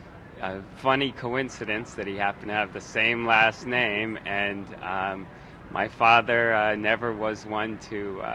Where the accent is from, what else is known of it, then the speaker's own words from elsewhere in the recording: Boston, Massachusetts, United States; but I'm from Boston. I guess that's the way we are.